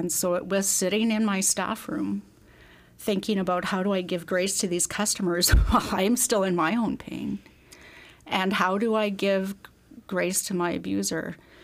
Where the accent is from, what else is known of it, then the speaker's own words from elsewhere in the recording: Manitoba, Canada; now in Alberta, Canada; I'm originally from Manitoba, but I met my husband, Peter, in Saskatchewan in a Bible school, and he was from Alberta. And so we got married, and we've lived in Alberta our entire marriage.